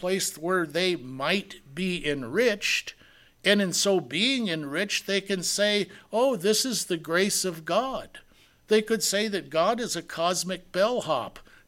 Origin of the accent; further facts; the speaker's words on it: Iowa, United States; I grew up in Iowa very close to several Amish communities.